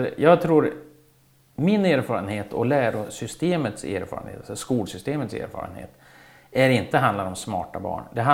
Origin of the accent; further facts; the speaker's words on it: Örnsköldsvik, Västernorrland County, Sweden; Jag kommer från Övik.